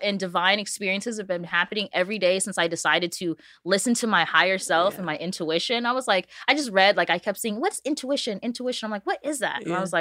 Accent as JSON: {"language": "English", "town": "Torrance", "region": "California", "country": "United States", "tie": "born or raised there", "said": "but I'm from Torrance, California, South Bay area, as I like to call it, SoCal. Born and raised, never been anywhere else, crazily."}